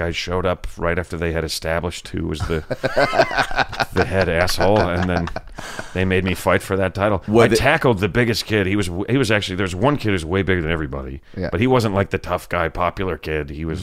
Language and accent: English; Kentucky, United States; also born or lived in Bowling Green, Kentucky / Rochester, Michigan / Louisville, Kentucky; Yeah, we moved I was born in Kentucky and then in Bowling Green, then we moved to Detroit.